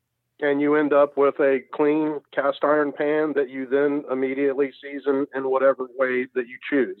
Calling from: Milledgeville, Georgia, United States; I'm calling from Milledgeville, Georgia.

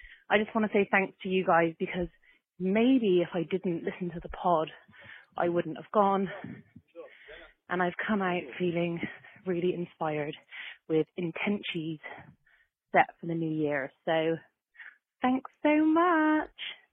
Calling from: New York, United States; I'm calling from New York. I'm walking along the street as we speak, just crossing the road.

